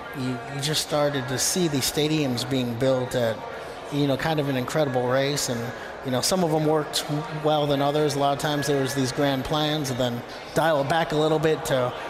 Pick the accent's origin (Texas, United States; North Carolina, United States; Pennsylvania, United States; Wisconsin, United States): Wisconsin, United States; I'm originally from Wisconsin, so it's Green Bay Packers territory up there.